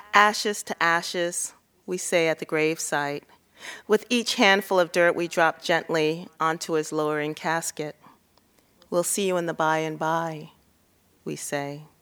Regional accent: New York, United States; also born or lived in Ohio / South Carolina; I grew up in, I was born in Ohio, and then from Ohio we moved to South Carolina. And from South Carolina we were part of the Great Migration, and we went to New York.

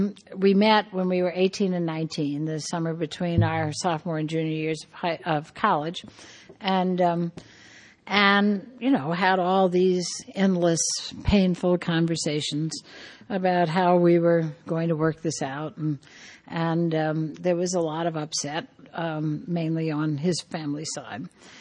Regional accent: the South, United States; oh, no, I'm from the South. I'm always cold.

